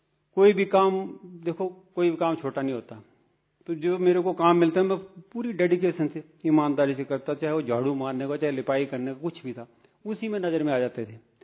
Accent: Himachal Pradesh, India; हिमाचल से बिलोंग करता हूं मैं।

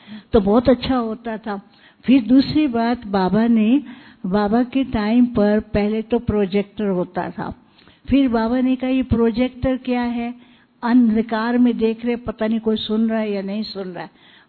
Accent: Karnal, Haryana, India; हमें याद आता है हम करनाल से हैं, करनाल में थे

